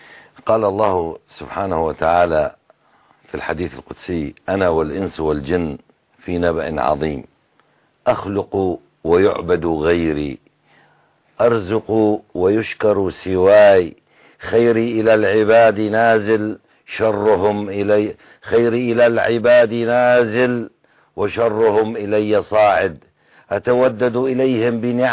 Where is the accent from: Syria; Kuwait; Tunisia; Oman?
Syria; moved away; نحن السوريون أنعم الله علينا بالكثير نملك الأموال والله لدينا الأموال نحن هجرنا من سوريا وفتح الله علينا في خارج سوريا